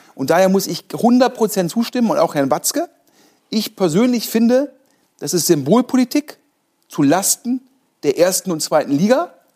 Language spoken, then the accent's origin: German; Düsseldorf, North Rhine-Westphalia, Germany; Da muss man ganz klar sagen, ich bin Düsseldorfer, ich bin